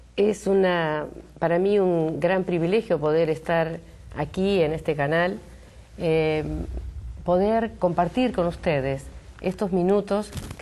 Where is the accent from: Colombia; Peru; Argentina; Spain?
Argentina; now in United States; Bueno, venimos de Argentina y ya hace 4 años que estamos aquí en Estados Unidos.